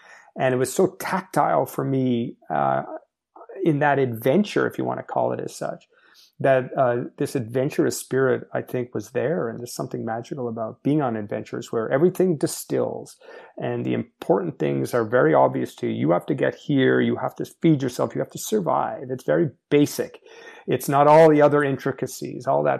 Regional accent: Montreal, Quebec, Canada; I grew up in Montreal, Quebec, Canada, and Montreal, a very cold city up north

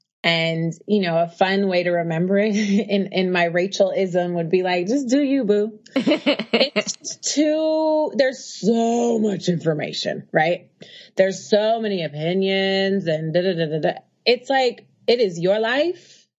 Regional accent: Oakland, California, United States; now in New York, United States; I'm a girl from Oakland who lives in Harlem

